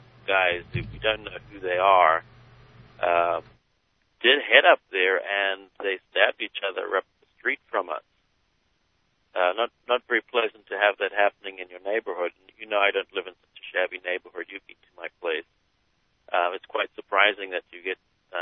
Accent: South Africa; born there; moved away; I was born in South Africa

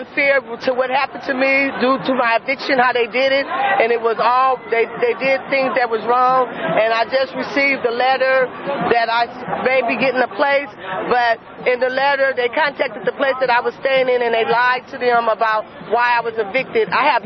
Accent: San Francisco, California, United States; I come from the Western Addition

